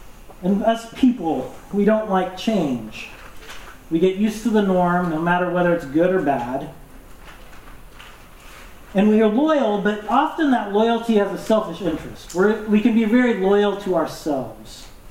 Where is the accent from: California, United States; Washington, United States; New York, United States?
Washington, United States; Amboy; I grew up in Amboy in North Clark County, which is a tiny little logging town, blinking you miss it town.